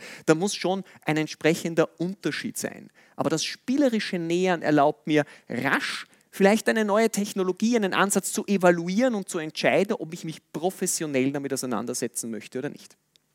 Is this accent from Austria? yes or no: yes; Linz, Upper Austria, Austria; Wir machen einen in meiner Heimatstadt in Linz alle 2 Wochen.